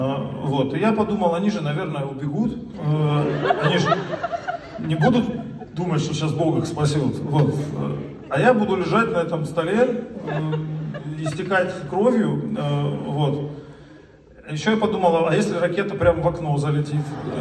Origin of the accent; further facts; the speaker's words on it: Pyatigorsk, Stavropol Krai, Russia; вот я же с Кавказа, из Пятигорска